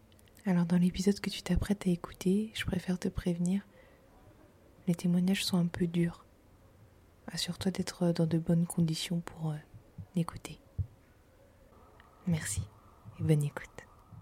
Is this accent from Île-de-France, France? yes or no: no; Saint-Malo, Brittany, France; Ils m'ont demandé d'où je venais. J'ai répondu de Bretagne. Et ils ont dit non mais pour de vrai tu viens d'où? J'ai répondu de Bretagne, de Saint-Malo.